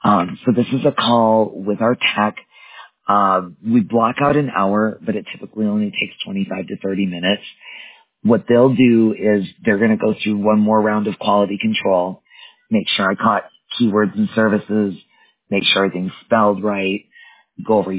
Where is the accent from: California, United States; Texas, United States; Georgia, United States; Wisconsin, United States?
Wisconsin, United States; I was born and raised in Wisconsin.